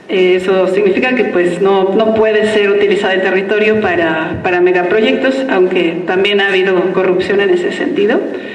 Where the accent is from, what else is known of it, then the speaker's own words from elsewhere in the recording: Mexico City, Mexico; now in Tepoztlán, Mexico; yo nací pues en la Ciudad de México, como muchos de acá. Crecí, digamos, en la urbe, me formé como habitante de ciudades